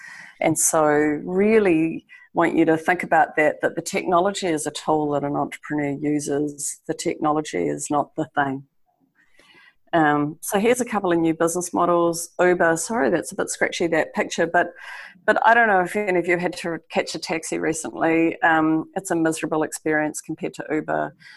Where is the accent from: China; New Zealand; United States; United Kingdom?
New Zealand; Wellington; what's happening in my hometown is that the drivers are abandoning the taxi system. So to buy a taxi license in Wellington, where I live, was 95 grand 2 years ago.